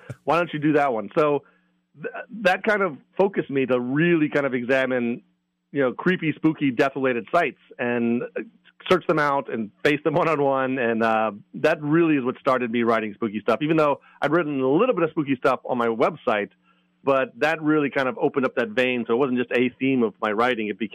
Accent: Maryland, United States; moved away; also born or lived in Virginia; So I moved to New England about 10, 11, 12 years ago from my home state. From Virginia, but I'm from Maryland. So I was from the Mid-Atlantic.

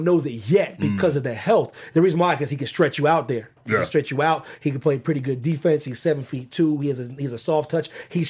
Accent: Pennsylvania, United States; I know I'm not going to be allowed in Philadelphia ever again, even though I'm from Pennsylvania.

